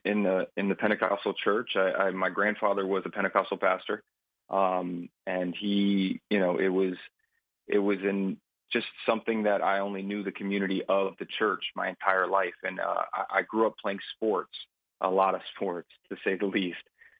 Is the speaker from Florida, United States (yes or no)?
yes; Hollywood, Florida, United States; also born or lived in Miami Gardens; I was born and raised here in Florida. I was born in Carroll City, which is now Miami Gardens, raised in Hollywood, Pembroke Pines area, but raised down here in South Florida my whole life.